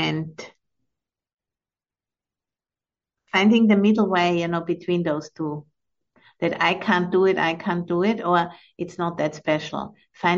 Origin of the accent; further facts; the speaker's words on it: Austria; when I was young, I was growing up in Austria, you know, which is a Catholic country.